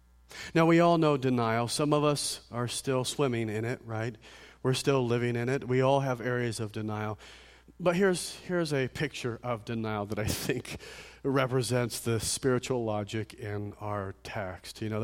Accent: Ireland; I'm Irish, so I know.

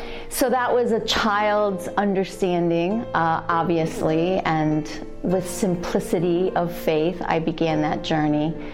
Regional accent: Clarence Center, New York, United States; I grew up in Clarence Center, New York, and had that experience as a PK, missionaries in our home, people staying overnight

